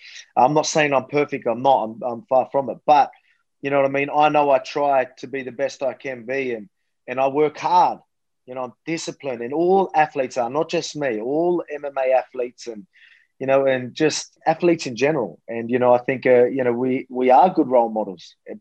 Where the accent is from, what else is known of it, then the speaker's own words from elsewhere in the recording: Australia; I'm just a Aussie bogan. You can call me a bogan or a larrikin or whatever it is